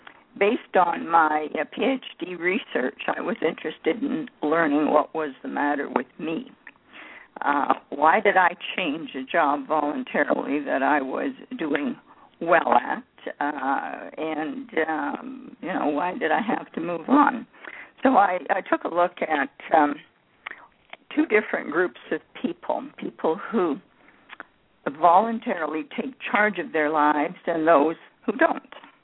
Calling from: Calgary, Alberta, Canada; I'm calling you from Calgary, Alberta, which is in the Midwest.

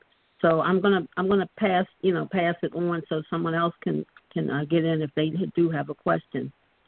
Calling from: Philadelphia, Pennsylvania, United States; Yeah, so I'm listening in from Philadelphia.

